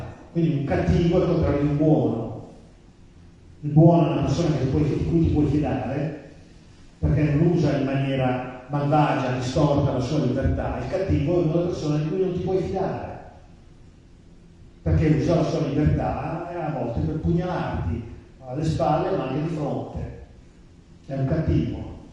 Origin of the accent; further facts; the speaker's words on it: Lombardy, Italy; essendo nato e cresciuto in Brianza, stavamo in Brianza, provincia di Milano, a quei tempi era provincia di Milano, adesso è diventata Monza Brianza, quindi io il dialetto lo capisco bene, il dialetto siciliano